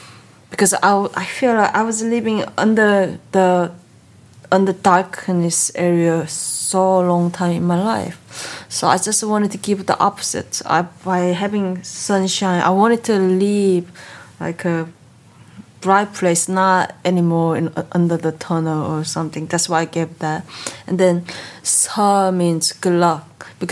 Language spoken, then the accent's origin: English; North Korea; whoever growing up in North Korea, born in North Korea, they will become like exactly the same as a human robot living in the country